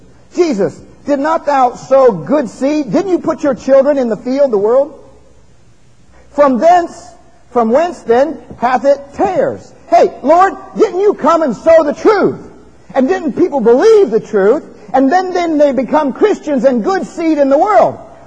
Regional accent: Ohio, United States; I grew up in Ohio. I grew up in a farming community. I worked out on the farms.

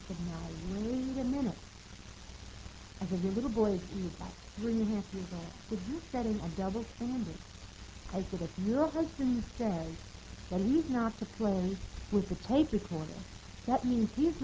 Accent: New York, United States; I had to. I was from New York, and I didn't know how to cook beans with bacon in it

